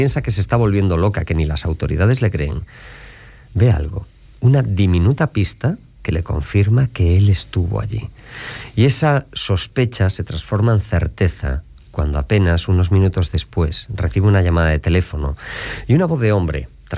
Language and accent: Spanish; Galicia, Spain; ¿qué es lo primero que hacemos los gallegos cuando llegamos a algún sitio? Nos juntamos.